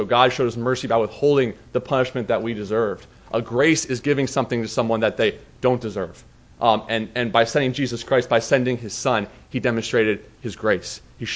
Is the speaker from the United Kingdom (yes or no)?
yes; Scotland, United Kingdom; We're Scottish, and Scottish are known to be cheap, so maybe that's why.